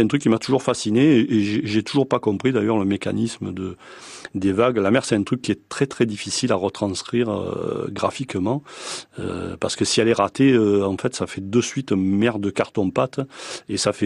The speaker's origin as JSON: {"language": "French", "town": "Toulon", "region": "Provence-Alpes-Côte d'Azur", "country": "France", "tie": "born or raised there", "said": "je suis né à Toulon. J'ai longtemps vécu entre les plages et le port."}